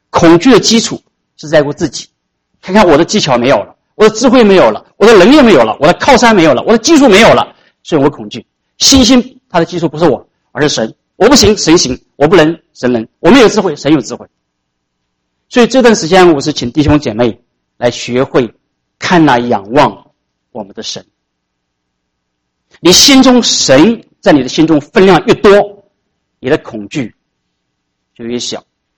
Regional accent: China; now in United States; 我说我从中国过来的，中国人口很多。

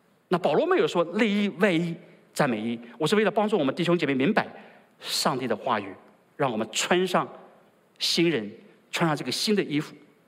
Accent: Jiangsu, China; 她是我们江苏人，对吗？生在江苏的

